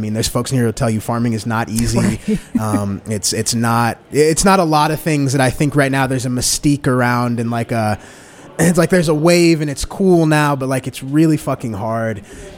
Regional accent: Angola, Indiana, United States; Oh, yes, but no, I'm from Angola, Indiana.

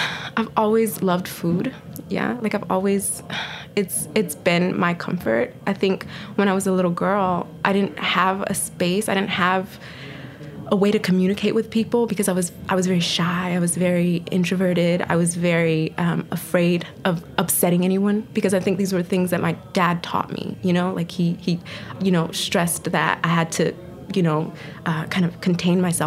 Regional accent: Lantana, Florida, United States; now in Boston, United States; I'm originally from South Florida, a small town called Lantana Beach. And I usually tell people like Palm Beach County, West Palm, because it's so small.

